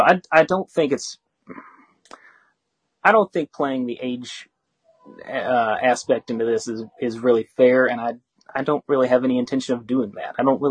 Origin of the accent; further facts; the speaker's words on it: Louisville, Kentucky, United States; I'm from Louisville, but my family is not.